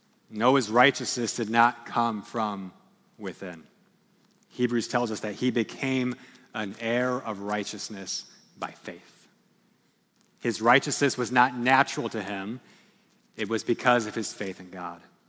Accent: United States; And I know myself, I can easily, as an American, get caught up when I hear certain countries

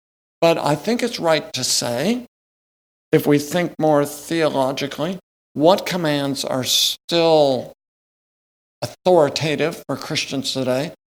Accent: Oregon, United States; I love rivers. I grew up in Oregon, lots of rivers and beautiful rivers.

